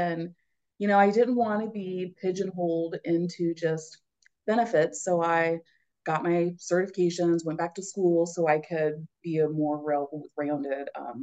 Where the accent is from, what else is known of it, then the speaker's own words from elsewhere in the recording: Kansas City, Missouri, United States; But yeah, I grew up in the Kansas City area. My dad worked for the railroad. So we moved around a lot. But by the time I was in third grade, you know, we kind of made Kansas City home and that's where I stayed until I graduated high school.